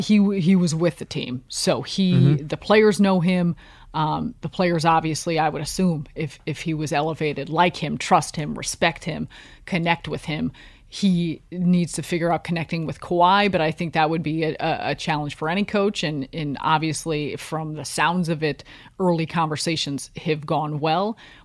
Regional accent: Chicago, Illinois, United States; Maybe it's because I'm from Chicago.

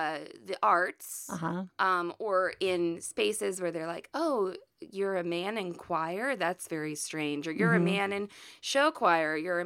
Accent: Midwest, United States; We're from the Midwest. We're in the middle of the country, middle of the United States.

